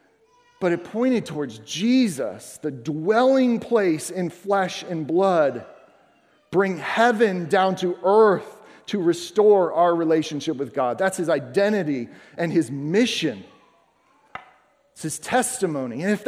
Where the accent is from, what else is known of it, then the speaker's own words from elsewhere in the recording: Florida, United States; the biggest joke was that I always wore flip-flops because I'm from Florida.